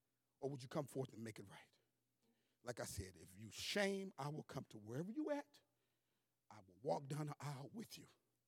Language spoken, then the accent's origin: English; Seattle, Washington, United States; I'm from Seattle, Washington. I'm a member of the Tuckawilla Church of Christ.